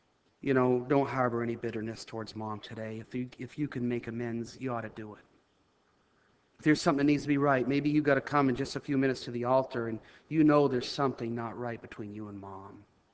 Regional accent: Maine, United States; but I'm a hick. I'm from Maine.

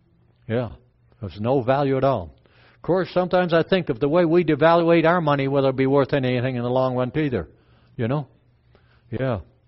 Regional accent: Apeldoorn, Gelderland, Netherlands; first language Dutch; English is a second language; moved away; I was born in Holland, in Apeldoorn, Holland. Right in the middle of the country. And we lived there. When we came over to North America, we knew no English at all.

